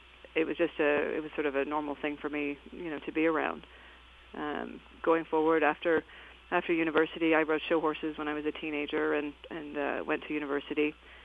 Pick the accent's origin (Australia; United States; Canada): Canada; I grew up on Sampson Farms, which at the time my father was a show horse rider. He was on the Canadian equestrian team.